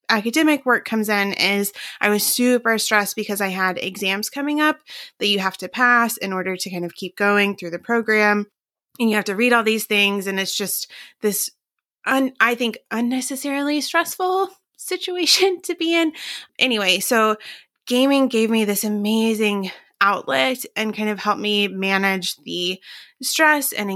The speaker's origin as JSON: {"language": "English", "region": "Appalachia", "country": "United States", "said": "Storytelling is just a huge thing in my family. I'm from Appalachia, and so that's part of it too."}